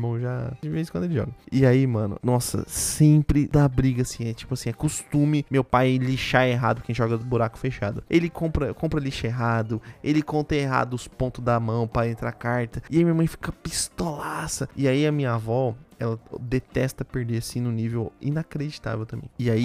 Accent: Brasília, Federal District, Brazil; now in Londrina, Brazil; Como eu sou de Brasília e minha avó também, então, tipo, essa parte da família de lá e a gente mora em Londrina.

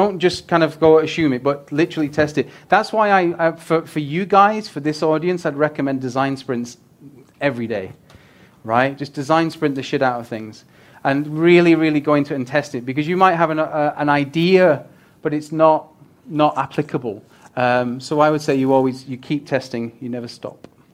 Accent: Rochdale, North West England, United Kingdom; I'm from Rochdale originally

